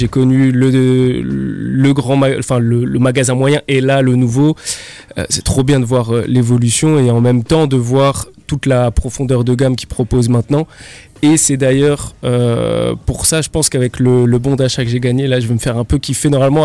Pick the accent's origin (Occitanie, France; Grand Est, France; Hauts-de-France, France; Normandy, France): Grand Est, France; Mulhouse; Je suis originaire de Mulhouse, hein, comme